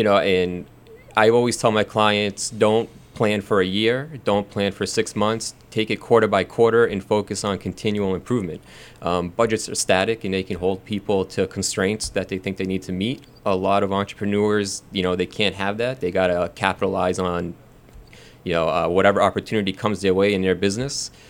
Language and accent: English; Millbury, Massachusetts, United States; now in Boston, United States; I'm from Millbury, so a small town right near Worcester. Grew up there and then went to college.